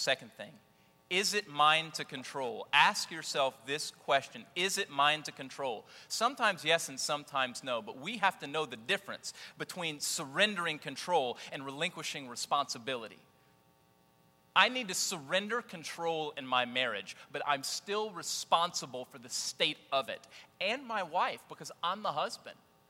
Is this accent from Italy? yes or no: no; Jennings, Missouri, United States; I grew up in Jennings, that's why I know this.